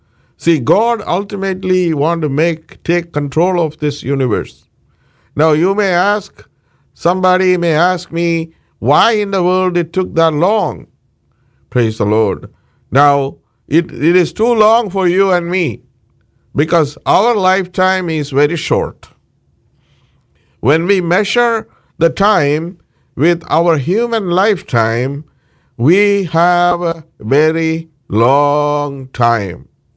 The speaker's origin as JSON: {"language": "English", "town": "Parkland", "region": "Florida", "country": "United States", "said": "I am from Parkland, Florida."}